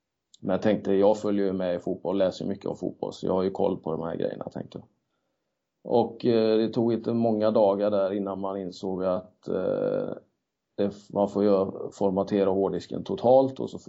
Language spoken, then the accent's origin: Swedish; Kungälv, Västra Götaland County, Sweden; born or raised there; also born or lived in Tanzania